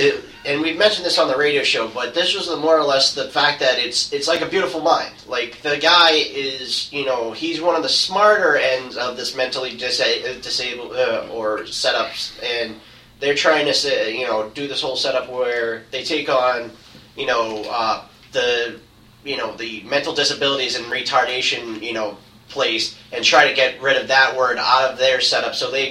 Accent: Boston, Massachusetts, United States; accent: Boston; we felt that as a Bostonian, that is like a rite of passage of saying retard.

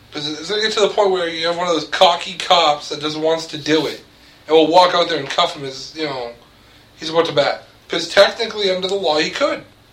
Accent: United States; born there; What if, you know, I decided to go visit Ireland, and I get arrested because I was born in America?

